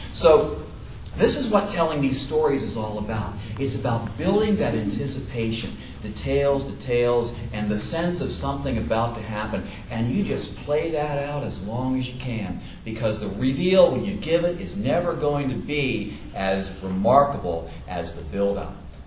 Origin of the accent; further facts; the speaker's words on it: Levittown, New York, United States; I'm 12 years old and I'm growing up in Levittown. Now Levittown is this huge, sprawling place where everything's the same.